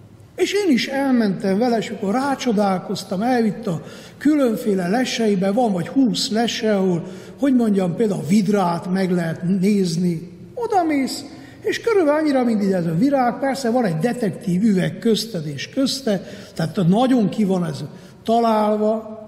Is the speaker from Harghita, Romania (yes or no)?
yes; Borszék, Harghita, Romania; Tudok-e én gyönyörködni szülőföldemben? Szépnek találom én Borszék vidékét.